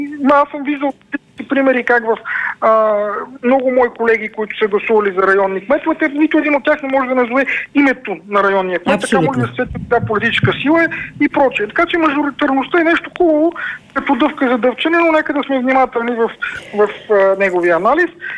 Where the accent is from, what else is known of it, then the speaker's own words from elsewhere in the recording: Vidin, Vidin Province, Bulgaria; понеже съм от Видин, там познавам района си много добре.